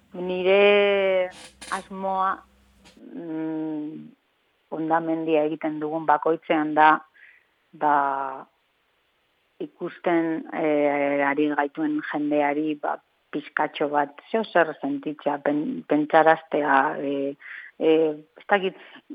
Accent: Bilbao, Basque Country, Spain; moved away; also born or lived in New York; ze Bilbotarra naiz, eta hainbat urte mandituta zerrian Nueva Yorken antzerkia egiten, eta hau da nire etxera bueltatzeko hori pieza

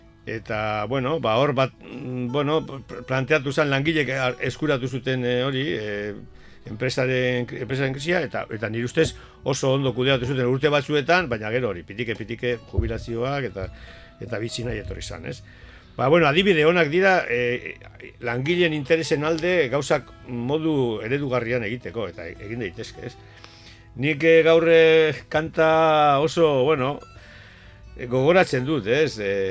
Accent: Erandio, Basque Country, Spain; born there; Ni erandio jaio nintzen, justo franco-espainola de kables horren ondoan, Urdaneta kalean.

